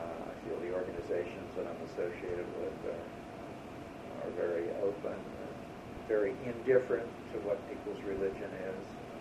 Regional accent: United States; I am forever grateful that I'm an American.

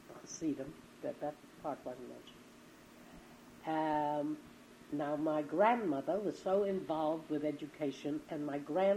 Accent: New York City, New York, United States; born there; I was born on Suffolk Street, 22 Suffolk Street.

